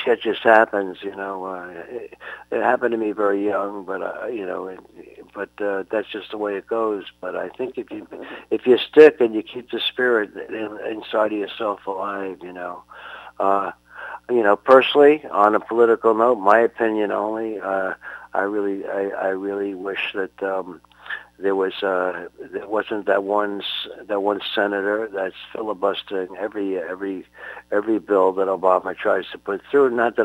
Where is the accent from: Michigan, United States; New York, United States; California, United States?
New York, United States; Brooklyn; I grew up in honestly, I come from Brooklyn, where the same place Michael comes from, Bensonhurst, Brooklyn. And Bensonhurst was known for being a Jewish and Italian community and a very mafia-oriented community